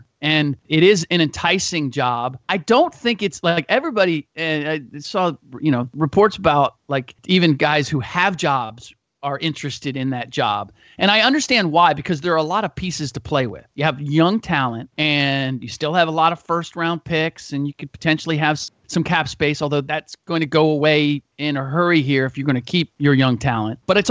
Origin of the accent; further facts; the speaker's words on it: Ohio, United States; I'm from Ohio originally.